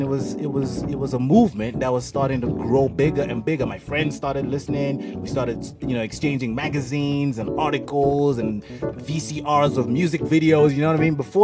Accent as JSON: {"language": "English", "region": "Harare", "country": "Zimbabwe", "tie": "born or raised there", "said": "I grew up in Harare in Zimbabwe."}